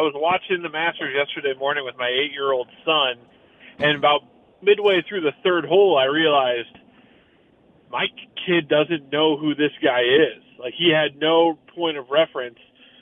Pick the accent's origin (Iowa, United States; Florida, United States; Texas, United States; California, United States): Iowa, United States; crap, I'm a guy from Iowa.